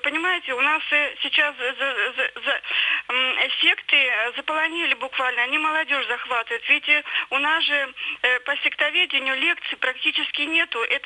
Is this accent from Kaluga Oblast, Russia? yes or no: yes; Kaluga, Kaluga Oblast, Russia; я из Калуги.